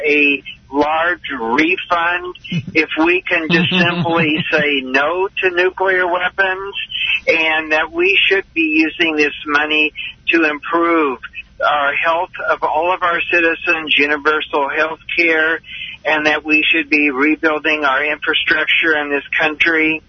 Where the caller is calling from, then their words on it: Overland Park, Kansas, United States; calling from Overland Park.